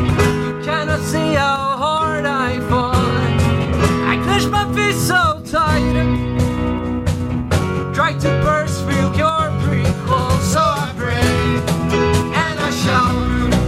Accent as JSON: {"language": "English", "town": "Stockholm", "region": "Stockholm County", "country": "Sweden", "moved": "as an adult", "lives_now": "London, United Kingdom", "said": "I'm from Stockholm, and I started the band originally back in 2012 over in Sweden"}